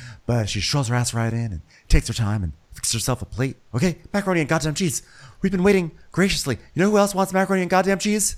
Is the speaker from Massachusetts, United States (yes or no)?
no; Berlin, Connecticut, United States; born there; Well, as you know, I'm from the European part of Berlin, Connecticut, because it is called Berlin, so therefore that makes it actually a small remote outpost of Europe inside of Connecticut. It's very lucky to have been born there.